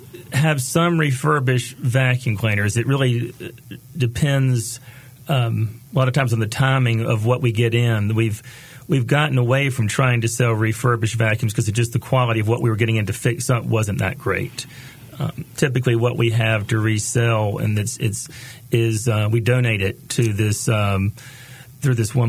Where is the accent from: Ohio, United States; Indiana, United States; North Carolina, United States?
North Carolina, United States; Greenville; But I was living in Greenville, North Carolina, which is my hometown